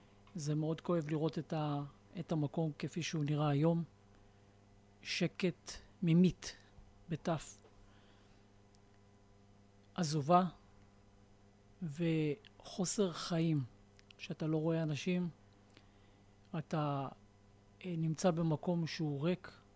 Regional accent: Kiryat Shmona, Northern District, Israel; קריית שמונה זה עיר מאוד מאוד יקרה לי. זה עיר שאני נולדתי בה, שאני גדלתי בה.

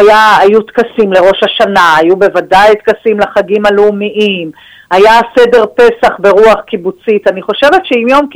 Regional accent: Northern District, Israel; אני גדלתי בקיבוץ, כמו שאמרת, של השומר הצעיר בקיבוץ יחיעם

